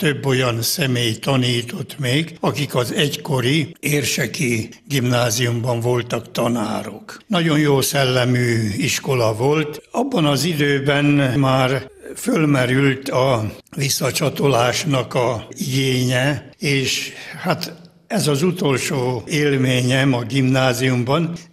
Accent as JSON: {"language": "Hungarian", "country": "Slovakia", "tie": "born or raised there", "said": "Én Csonlóközből származom. Pozsony közelében van a szülőfalum. Egy teljesen magyar környezetben nevelődtem."}